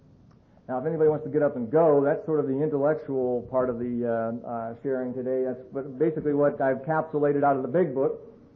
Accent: Akron, Ohio, United States; also born or lived in Kansas City; I grew up in Akron, Ohio. I was born in Kansas City, but my parents moved up there to Akron when I was about 5. Actually, they moved back to Akron.

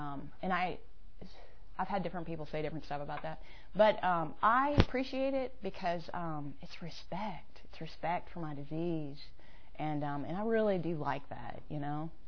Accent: Atlanta, Georgia, United States; now in Woodstock, United States; I ain't up here in Woodstock getting my sobriety either. I'm from Atlanta.

